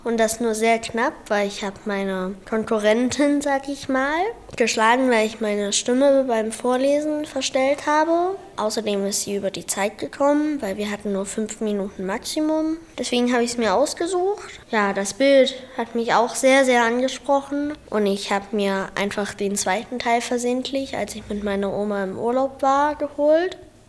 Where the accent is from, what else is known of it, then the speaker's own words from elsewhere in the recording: Alach, Thuringia, Germany; ich komme aus Alach.